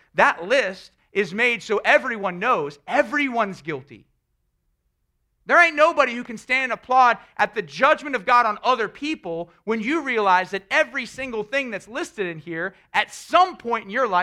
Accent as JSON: {"language": "English", "region": "the South", "country": "United States", "tie": "born or raised there", "said": "it's cultural for me. I was raised in the South, you know, so I mean, gospel."}